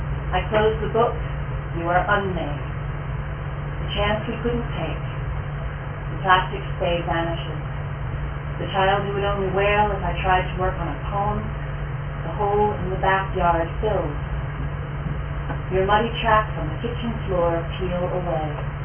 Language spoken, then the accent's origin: English; United States; now in Ireland; It was kind of about being an American in Ireland